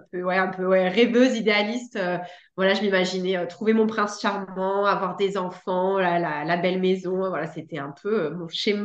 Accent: Lille, Hauts-de-France, France; also born or lived in Bordeaux; Je suis née à Lille. J'ai vécu 10 ans à Lille. Ensuite, on a déménagé à Bordeaux, pareil, il y a une dizaine d'années. Après, j'ai bougé pour mes études, Poitiers, Marseille, le Bangladesh. Je suis revenue à Marseille

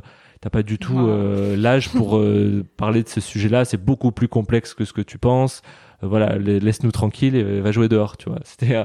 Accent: Canada; Mais du coup, j'ai grandi au Canada et je pense que ça m'a donné un autre regard aussi sur la nature.

